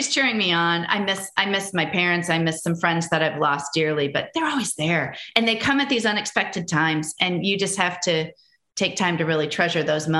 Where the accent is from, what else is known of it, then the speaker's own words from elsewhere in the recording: Wisconsin, United States; I mean, a lot of people say, well, you were born and raised in Wisconsin. Maybe that's it. Maybe there is something to the Midwest. I don't know, but it's who I am.